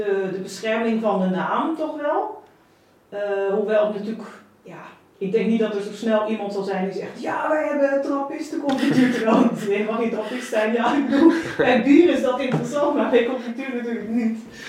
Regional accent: Netherlands; Ik ben afkomstig uit Nederland, maar dat hoor je direct.

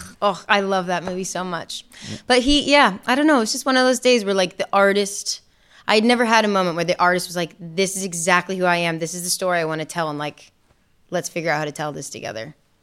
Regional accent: Maine, United States; I really resonated with the story he was telling, with just like growing up in Maine.

